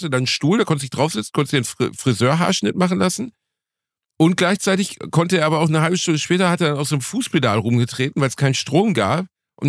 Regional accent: Gelsenkirchen, North Rhine-Westphalia, Germany; Ich komme aus Gelsenkirchen, Digga.

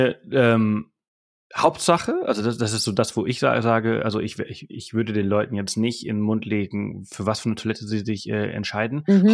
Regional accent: Spain; Ja, ist und bei uns in Spanien auch so.

